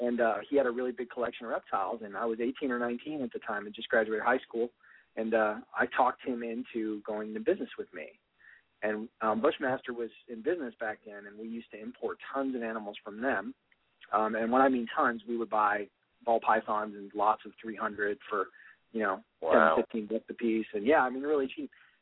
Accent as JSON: {"language": "English", "town": "Fort Lauderdale", "region": "Florida", "country": "United States", "said": "But I guess I'm from South Florida originally. Fort Lauderdale is actually where I was born."}